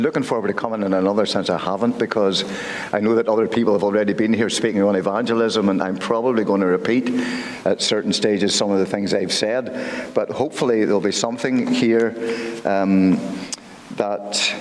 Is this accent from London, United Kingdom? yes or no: no; Ballymena, Northern Ireland, United Kingdom; I grew up around Ballymena, as you probably can tell from my accent. I didn't grow up in a Christian home